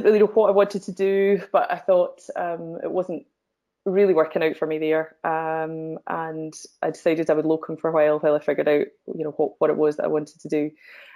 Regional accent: Coatbridge, Scotland, United Kingdom; I'm from Coatbridge. I grew up in Coatbridge and a beautiful part of the west of Scotland.

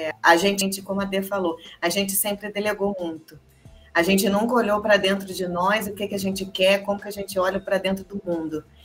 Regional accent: Rio de Janeiro, Brazil; que eu, como uma boa carioca, eu fiquei arrepiada e maravilhada.

